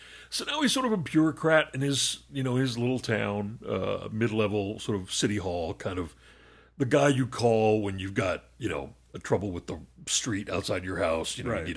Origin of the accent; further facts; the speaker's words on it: United States; Because I'm an American, I'm going to call this soccer.